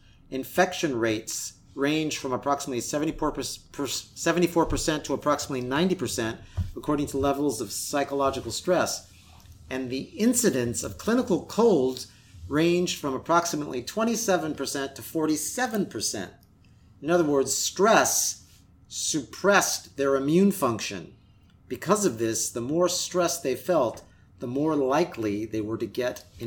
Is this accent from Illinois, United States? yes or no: no; California, United States; now in New York City, United States; I'm from California.